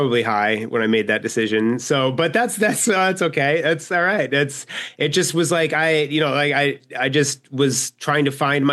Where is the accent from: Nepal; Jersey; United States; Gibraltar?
United States; Scottsdale, Arizona; Scottsdale, Arizona.